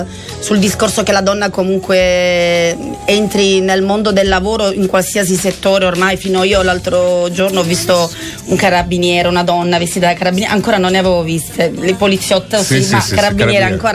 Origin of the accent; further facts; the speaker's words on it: Tuscany, Italy; born there; io sono nata in Toscana, quindi la Toscana, l'Emilia Romagna sono un po' le regioni del ballo liscio, delle balere.